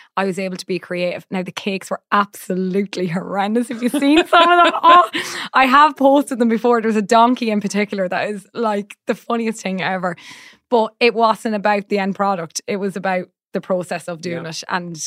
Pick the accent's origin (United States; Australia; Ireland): Ireland